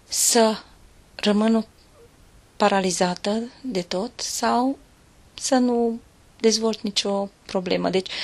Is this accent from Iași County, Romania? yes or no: no; Berghia, Mureș County, Romania; Am 46 de ani, sunt din Berghia, județul Mureș, lângă 10 km de Târgu Mureș.